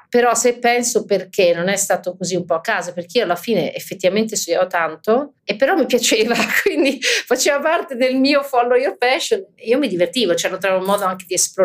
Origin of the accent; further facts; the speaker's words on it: Rome, Lazio, Italy; Sono cresciuta a Roma e sono stata a Roma fino all'università